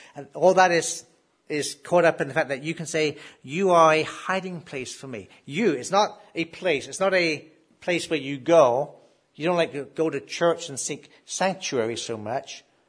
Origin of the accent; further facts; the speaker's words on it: England, United Kingdom; I grew up in England at the old soccer games